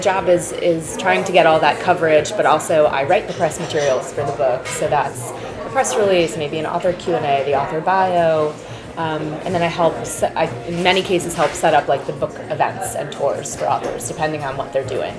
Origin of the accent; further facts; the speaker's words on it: Suffern, New York, United States; Yeah, I grew up in Suffern, so it's